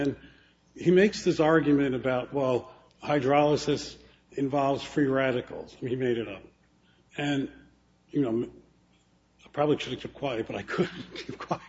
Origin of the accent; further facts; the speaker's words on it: Detroit, Michigan, United States; I come from Detroit, so I mean the auto business is what we do there.